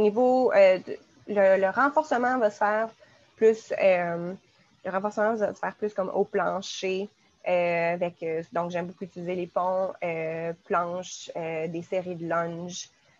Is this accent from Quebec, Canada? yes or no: yes; Quebec City, Quebec, Canada; mais les gens avec qui j'ai grandi à Québec.